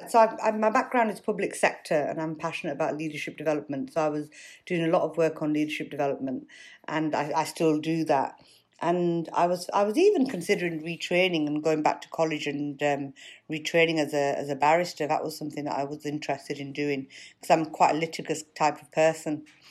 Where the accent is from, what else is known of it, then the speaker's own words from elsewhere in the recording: Bradford, Yorkshire and the Humber, United Kingdom; my community is really, really everybody in every fellow Bradfordian, really.